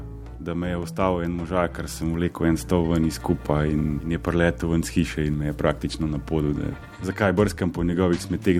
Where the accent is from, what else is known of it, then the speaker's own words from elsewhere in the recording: Žiri, Upper Carniola, Slovenia; prihajam iz Žirov